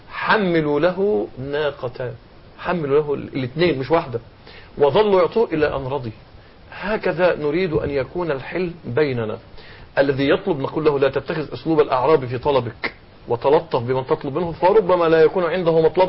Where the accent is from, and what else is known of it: Egypt